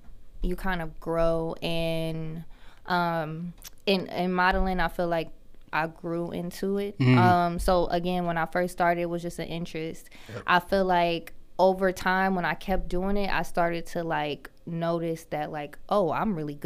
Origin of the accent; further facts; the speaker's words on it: Cleveland, Ohio, United States; And I'm 28 and I'm from Cleveland, Ohio.